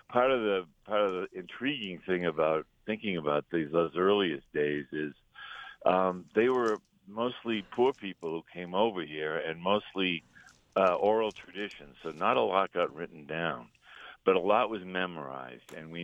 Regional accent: Melrose, Massachusetts, United States; When I grew up in Melrose, there were chicken farms in Reading.

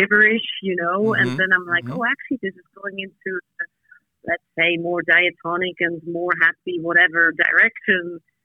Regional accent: Switzerland; Having been on a farm and growing up on a farm together with three siblings, I just say, like, it was definitely not a standard way of growing up in Switzerland because there's not so many farms there.

